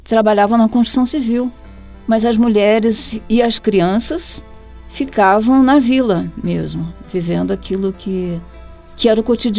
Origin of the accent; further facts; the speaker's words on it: Rio de Janeiro, Brazil; also born or lived in Belém; eu cresci, na verdade, no Rio de Janeiro. Eu fui nascida em Belém, do Pará, mas muito cedo fui para o Rio e vivi entre mudancistas.